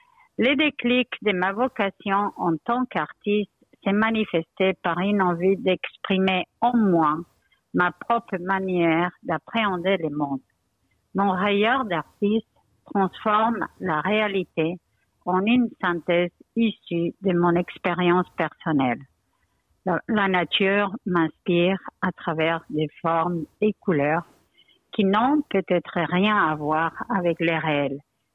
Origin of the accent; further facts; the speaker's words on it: Spain; French is a second language; je suis étrangère, je suis espagnole d'origine, donc pour moi, c'est un peu difficile de parler en français